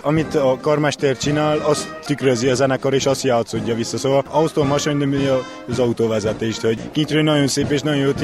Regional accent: Harghita, Romania; nálunk ugye ennek főleg Csíkban nagy hagyománya van. Ebben nőttünk fel, mindenki ezt csinálta

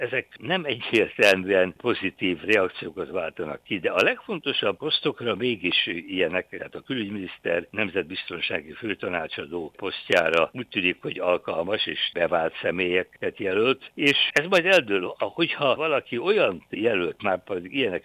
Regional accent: Transylvania, Romania; én is itt Magyarországon, vagy Romániában, Erdélyben, ugye úgy nőttünk föl egy kommunista diktatúrában

